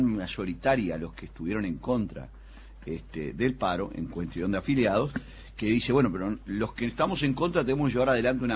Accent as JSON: {"language": "Spanish", "country": "Uruguay", "said": "somos todos los uruguayos"}